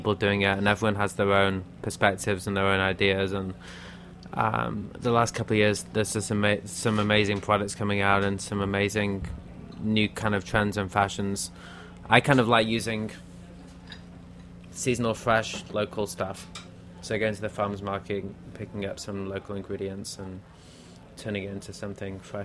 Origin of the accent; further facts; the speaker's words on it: Manchester, North West England, United Kingdom; moved away as an adult; also born or lived in London; now in New York, United States; Well, I'm actually from Manchester, okay. Which is North England.